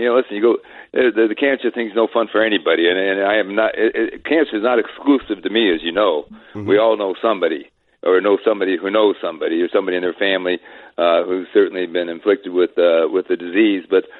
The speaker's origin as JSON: {"language": "English", "town": "Los Angeles", "region": "California", "country": "United States", "tie": "born or raised there", "said": "people would tell you who knew me way back in Los Angeles, when I grew up in the South Bay beaches of Los Angeles, in that area"}